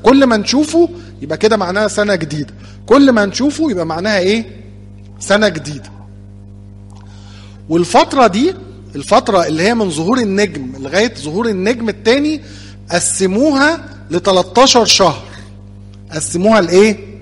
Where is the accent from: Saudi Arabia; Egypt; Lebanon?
Egypt; احنا نفتخر ان احنا مصريين، ونفتخر ان احنا اقباط